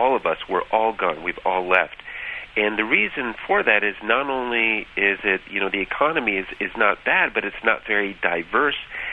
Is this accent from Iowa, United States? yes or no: yes; Sioux City, Iowa, United States; I'm originally from Sioux City, Iowa, and that's not, you know, exactly a small town. It's a small city. It's about 100,000 people.